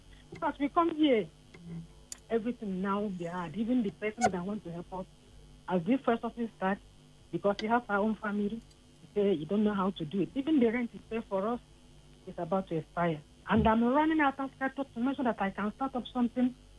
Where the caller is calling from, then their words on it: Ayobo, Lagos, Nigeria; I'm a maternal from Ayobo.